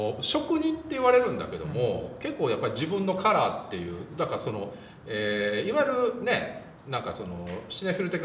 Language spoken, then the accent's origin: Japanese; Wakayama, Japan; 和歌山出身ですけどね。